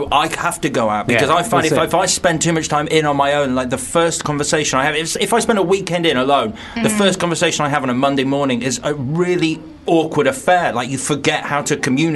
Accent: Leeds, Yorkshire and the Humber, United Kingdom; born there; I was born in Leeds.

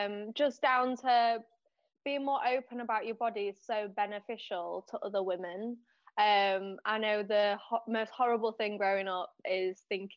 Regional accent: Leeds, Yorkshire and the Humber, United Kingdom; Yeah, Leeds.

